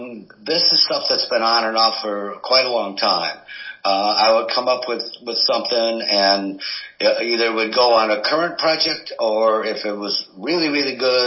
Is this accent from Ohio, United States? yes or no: yes; Cleveland, Ohio, United States; now in Akron, United States; I grew up in Cleveland on the, in the Hungarian ghetto on Buckeye Road.